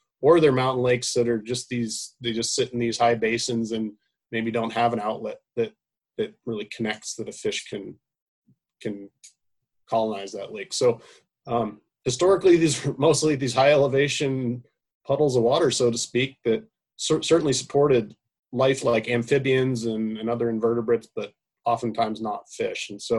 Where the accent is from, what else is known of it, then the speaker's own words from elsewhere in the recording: Idaho, United States; I'm from Idaho, grew up in Idaho, and a family that did a lot of fishing and other outdoor activities